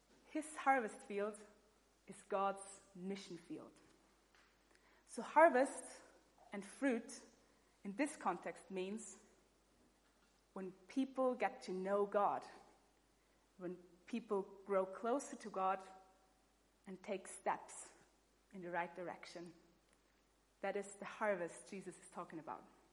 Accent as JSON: {"language": "English", "country": "Austria", "second_language": "English", "said": "And even though I am from Austria and farming is a big deal there, I have no idea about it."}